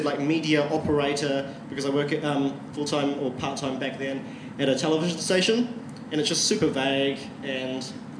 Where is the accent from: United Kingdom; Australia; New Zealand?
New Zealand; Christchurch, Canterbury; that's how I saw it growing up in Christchurch.